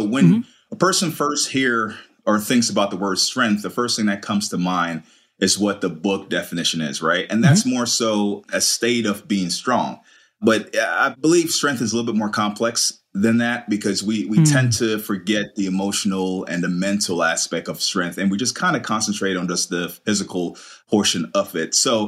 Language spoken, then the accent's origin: English; Queens, New York, United States; also born or lived in Kingston, Jamaica; And I moved to the U.S. at age 9. So I moved with my mom and my younger brother, specifically New York. So I spent the bulk of my childhood roughly from age 9 to about age 15 in New York, Queens, New York, to be exact.